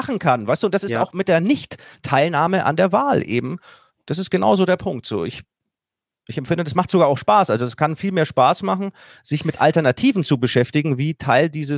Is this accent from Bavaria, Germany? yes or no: yes; Bavaria, Germany; ich komme hier aus Bayern